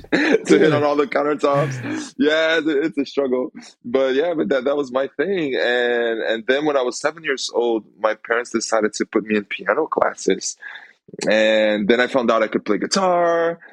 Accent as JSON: {"language": "English", "region": "São Paulo", "country": "Brazil", "said": "I'm from Brazil. I come from this state called São Paulo."}